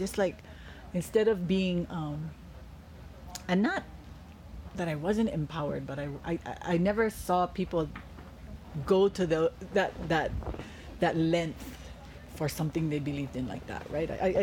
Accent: Maui, Hawaii, United States; And I'm from Maui. I mean, my first semester in, you know, Honolulu.

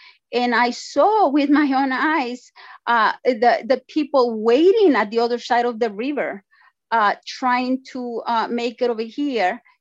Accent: El Salvador; Like I said, I'm from El Salvador.

